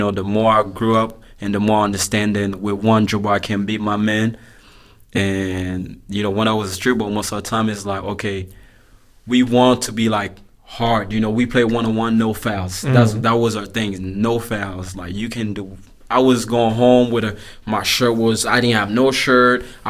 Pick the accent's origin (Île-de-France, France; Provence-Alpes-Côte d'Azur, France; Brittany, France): Île-de-France, France; Sevran; also born or lived in Créteil; I mean, I didn't grow up in Créteil. I was born there, but I grew up in Sevran. It's on the 93. So yeah, it was 93. It's the most dangerous department in France.